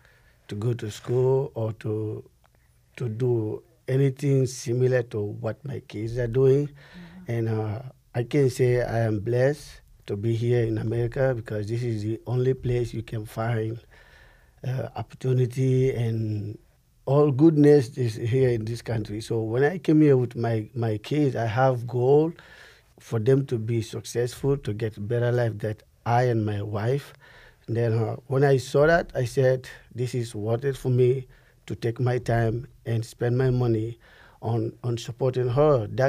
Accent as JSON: {"language": "English", "country": "Sierra Leone", "tie": "born or raised there", "also_born_or_lived": "Malta", "second_language": "English", "moved": "as an adult", "lives_now": "Michigan, United States", "said": "Well, I was born in Sierra Leone, grew up there, and then left there. In 2000, I left Africa. I went to Malta. It's a small island in the Mediterranean."}